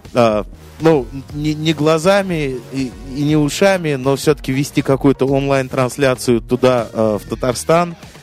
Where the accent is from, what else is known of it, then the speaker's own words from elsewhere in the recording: Uzbekistan; Я сам из Узбекистана